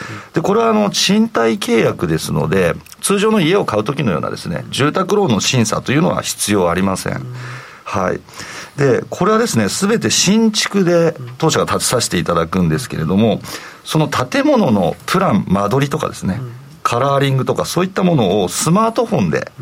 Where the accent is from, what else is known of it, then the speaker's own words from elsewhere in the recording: Kanagawa, Japan; born there; moved away as an adult; now in Akita, Japan; 私は実は神奈川県の生まれなんですが、まあ、結婚と同時に妻の故郷であります秋田県に、まあ、会社と私個人と両方移住しましてですね、それがまあ14年前のことになりますけれども